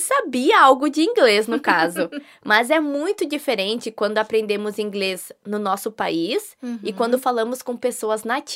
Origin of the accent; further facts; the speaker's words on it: Brazil; eu vim do Brasil, muito prazer em conhecer.